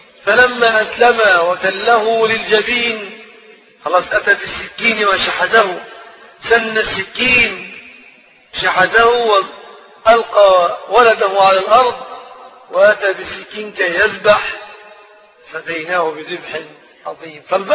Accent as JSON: {"language": "Arabic", "country": "Egypt", "said": "احنا من مصر"}